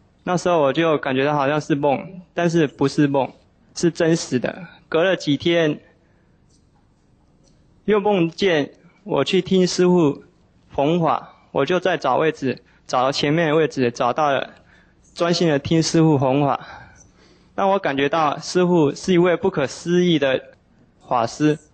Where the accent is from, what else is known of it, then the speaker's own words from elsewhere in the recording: Taiwan; 今天很荣幸我从台湾来到这美丽的香港，